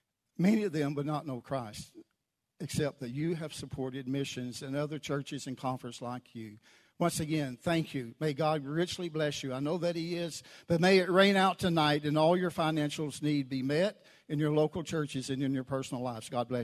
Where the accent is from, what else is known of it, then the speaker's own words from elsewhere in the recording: United States; born there; I'm an American citizen, if I can keep my tongue untwisted. I was born here.